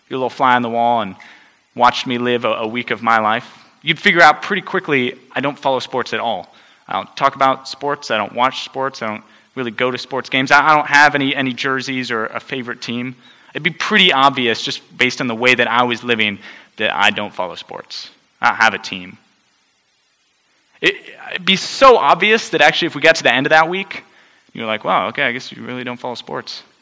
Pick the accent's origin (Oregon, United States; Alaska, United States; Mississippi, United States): Oregon, United States; Portland; also born or lived in England; I was born in England, but I grew up in Portland, Oregon. To two faithful, God-following parents who loved me very well.